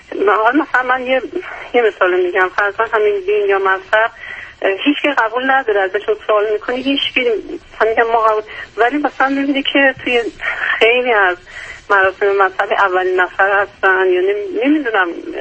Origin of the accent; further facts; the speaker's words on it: Iran; moved away as an adult; ولی حالا من یک سال از ایران اومدم، من بیمارم، من اصلا دلم تنگ نمیشه